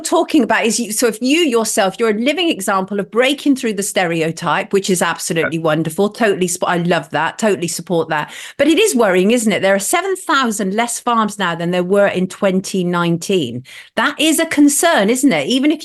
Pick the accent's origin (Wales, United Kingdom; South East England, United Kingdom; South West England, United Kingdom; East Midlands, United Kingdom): South West England, United Kingdom; Cirencester; born there; I was born in Cirencester.